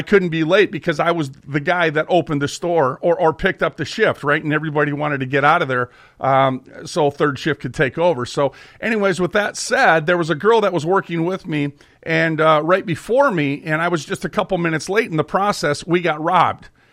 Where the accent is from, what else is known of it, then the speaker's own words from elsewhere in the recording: Minneapolis, Minnesota, United States; We were raised in North Minneapolis. That was the majority of it. That was the hood.